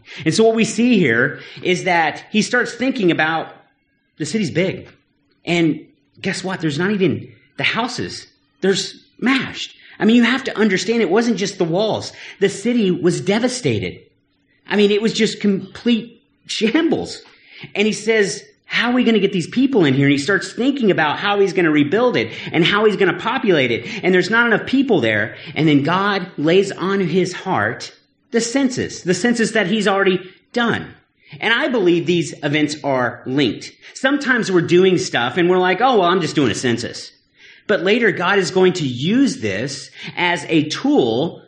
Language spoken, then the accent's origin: English; United States; You have to remember I'm American, right?